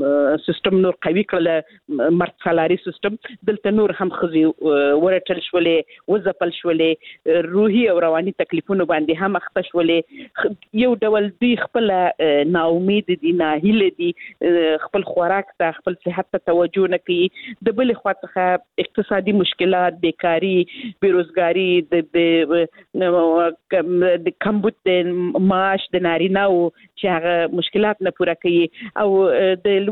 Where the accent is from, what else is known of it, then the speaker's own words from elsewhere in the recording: Helmand, Afghanistan; زه خپله د هلمند ولایت څخه یم،